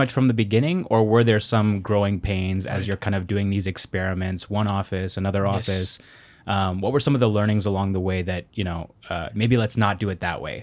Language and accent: English; Canada; being Canadian and seeing the story unfold in the West